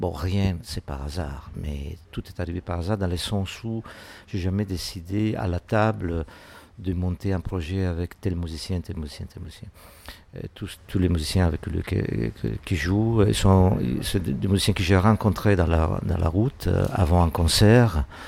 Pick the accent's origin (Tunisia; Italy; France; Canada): Italy; Sardinia; French is a second language; moi je viens d'un petit village de la Sardaigne.